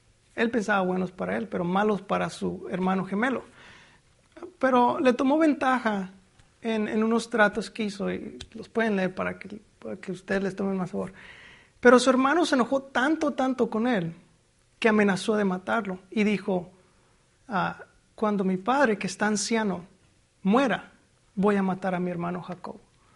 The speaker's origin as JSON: {"language": "Spanish", "region": "Michoacán", "country": "Mexico", "said": "en mi cultura allá en México, nosotros somos de Michoacán"}